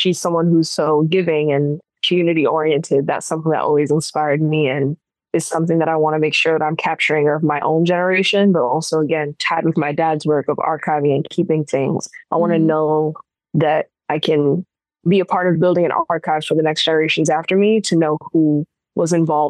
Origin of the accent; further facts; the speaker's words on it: Brooklyn, New York, United States; So I'm from Brooklyn, native New Yorker, don't plan on leaving.